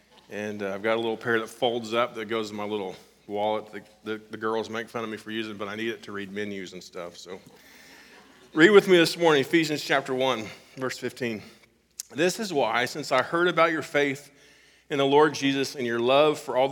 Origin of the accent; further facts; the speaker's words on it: Kansas City, Missouri, United States; born there; I grew up, or I was born in Kansas City, Missouri, and so when I started collecting them, I was a fan of the Royals